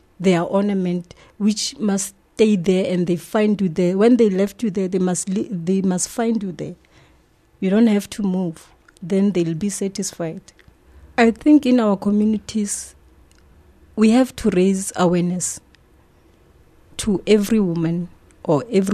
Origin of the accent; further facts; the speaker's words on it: Soweto, Gauteng, South Africa; I'm from Central Western Jabavu in Soweto.